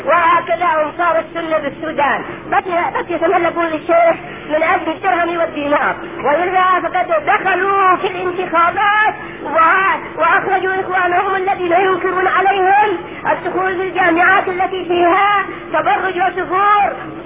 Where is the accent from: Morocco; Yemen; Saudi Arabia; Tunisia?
Yemen; نعم عندنا في اليمن